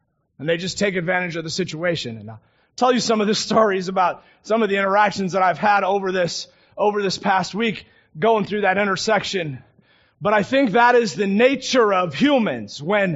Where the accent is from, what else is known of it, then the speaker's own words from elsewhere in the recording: Michigan, United States; I grew up in Michigan, and so when I was going through driving training school